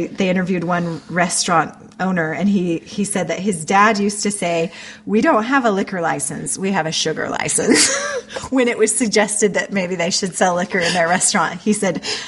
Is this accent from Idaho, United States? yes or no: yes; Idaho, United States; Now, growing up in Idaho, I feel like we had it a lot, but not at every restaurant.